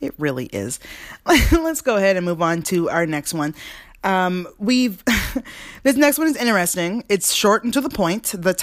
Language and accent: English; Georgia, United States; I'm from Georgia. Okay, so I have a lot of white friends, went to a lot of bars.